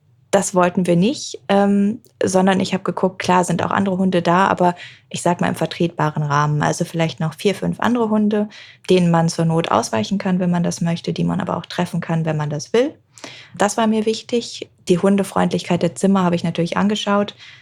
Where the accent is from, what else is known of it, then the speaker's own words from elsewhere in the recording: Hamburg, Germany; wie du gerade schon gesagt hast. Ich komme aus Hamburg